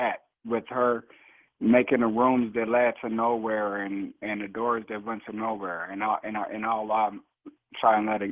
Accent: Minneapolis, Minnesota, United States; now in Nevada, United States; I'm actually from Minneapolis, but I'm out here in Nevada right now.

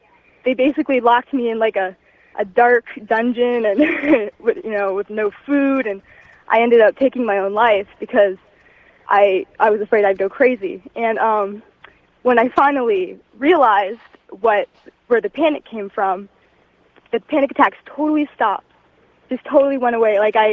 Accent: Columbus, Ohio, United States; I'm from Columbus, Ohio.

